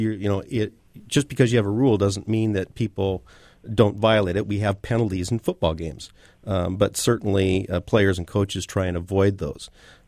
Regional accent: Seattle, Washington, United States; I grew up in Seattle playing youth football through the Boys and Girls Club and started playing when I was 8 years old.

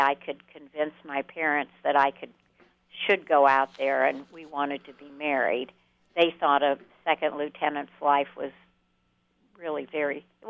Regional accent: Columbus, Ohio, United States; And I grew up in Columbus.

